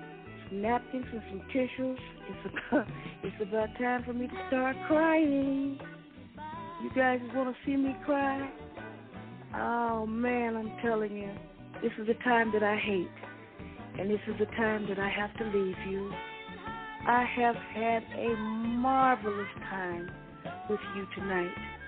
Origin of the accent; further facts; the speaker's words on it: Indiana, United States; And you know I'm from Indiana, and Gary is right near Chicago.